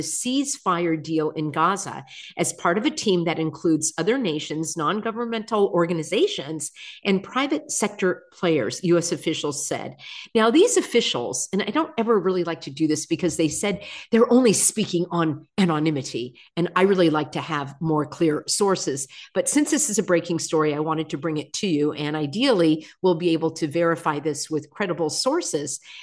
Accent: California, United States; And somehow I, as a Californian, am responsible for all of Newsom's horrible policies.

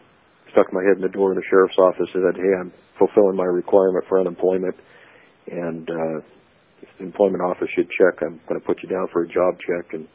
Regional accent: John Day, Oregon, United States; I was born and raised here in John Day, Oregon.

